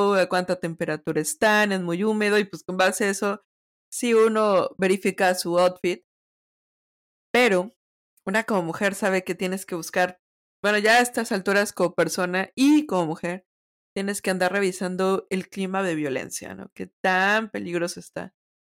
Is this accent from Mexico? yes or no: yes; Mexico; una como mexicana y una como mujer